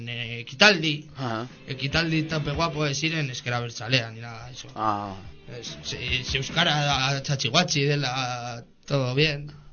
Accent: Barakaldo, Basque Country, Spain; Basque is a second language; Barakaldokoa naiz

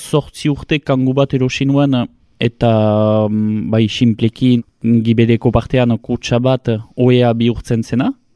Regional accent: Hasparren, Nouvelle-Aquitaine, France; Azparnekoa naiz, Azketakoa

